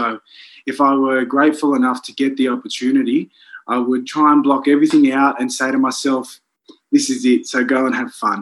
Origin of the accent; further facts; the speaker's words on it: Australia; here I am as an Australian Greek Cypriot